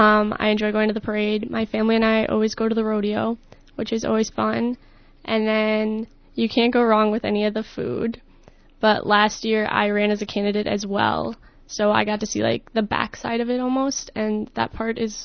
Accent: Northfield, United States; growing up in Northfield, like, you see a lot of these people around town

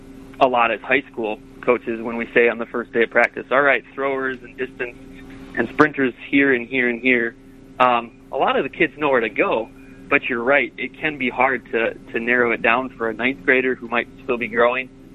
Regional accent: Mankato, Minnesota, United States; also born or lived in Prior Lake; Yeah, so I grew up near Mankato for through middle school, and then I moved to Prior Lake as a high schooler

